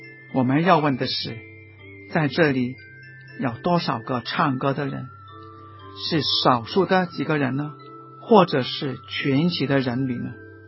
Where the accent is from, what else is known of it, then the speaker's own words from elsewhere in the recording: China; 民主在我们中国大地上好像是龙跟凤